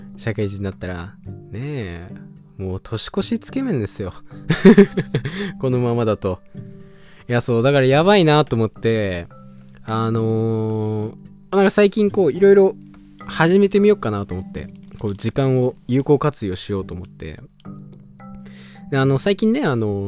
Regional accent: Hokkaido, Japan; まあ僕らどさんこなわけですよ。まあ、北海道民なわけなんですけど

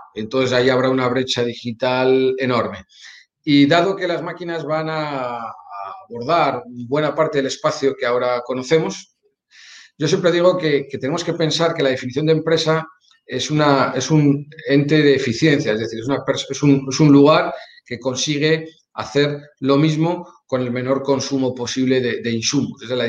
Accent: Spain; yo como español europeo pues tenía una serie de clichés que he ido abandonando

